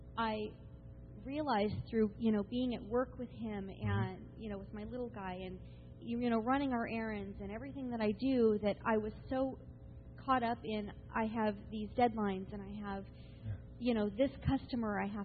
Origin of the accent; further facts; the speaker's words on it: Sonora, California, United States; I'm from from Sonora, California. It's about an hour and a half outside of Yosemite National Park.